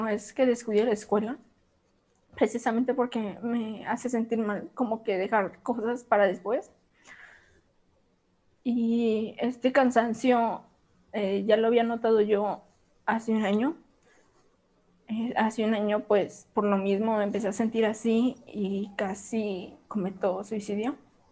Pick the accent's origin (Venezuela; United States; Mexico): Mexico; Coahuila; de estado de Coahuila.